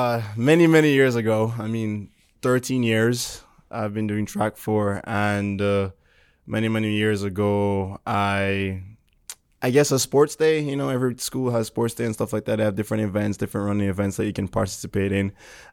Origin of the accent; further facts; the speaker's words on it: Jamaica; So I'm about an hour away from the capital. So I actually went to school in the capital, Wilma's Boys School.